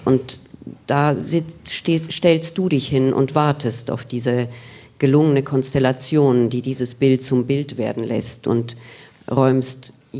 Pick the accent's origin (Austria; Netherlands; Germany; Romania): Romania; Sibiu, Sibiu County; moved away; ich habe versucht, mich meiner Heimat anzunähern, Hermannstadt, als ich zurückkehrte 2002 bis 2013